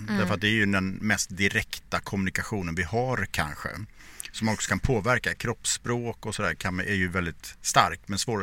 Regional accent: Borås, Västra Götaland County, Sweden; born or raised there

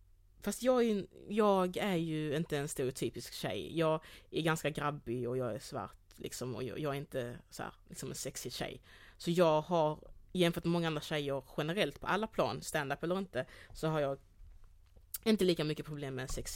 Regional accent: Degeberga, Skåne, Sweden; Så växte jag upp i Degeberga.

